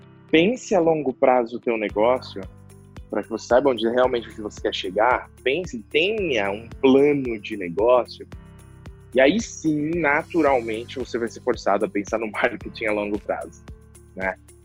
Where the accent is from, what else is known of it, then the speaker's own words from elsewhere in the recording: São Paulo, Brazil; sou do interior de São Paulo